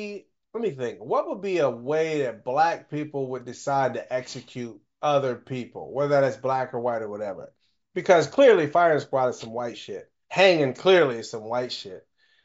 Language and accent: English; Mississippi, United States; keep in mind, I'm from Mississippi.